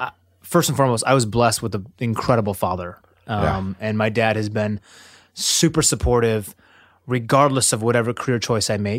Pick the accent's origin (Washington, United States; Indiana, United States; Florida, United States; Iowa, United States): Washington, United States; Seattle; Growing up in Seattle, my father would drive me to Vancouver, BC.